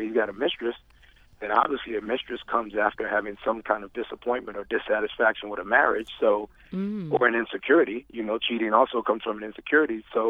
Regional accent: Decatur, United States; I'm from Decatur, so y'all Chi-towners know we go brown.

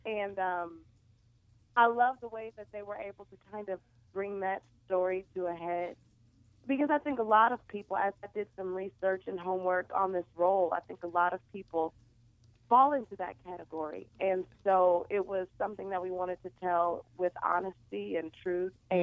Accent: Detroit, Michigan, United States; my BFA from Wayne State, a university in Detroit, which is my hometown. Shout out to the D.

